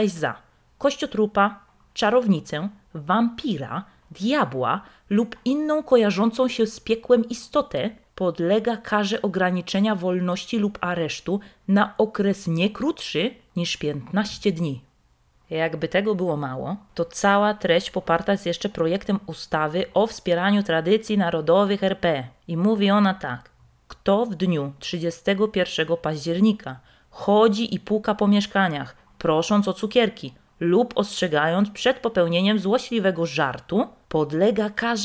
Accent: Silesian Voivodeship, Poland; accent: Silesian; W połączeniu z moimi śląskimi naleciałościami i korpomową, no to akcent pierwsza klasa.

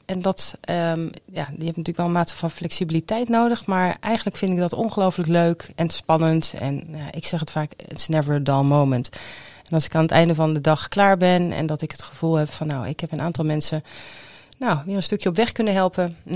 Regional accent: Zeeland, Netherlands; ik ben een beetje bleu als Zeeuwse.

